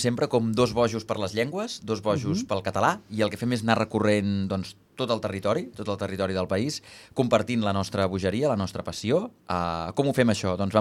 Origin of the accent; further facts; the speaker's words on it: Sabadell, Catalonia, Spain; jo soc de Sabadell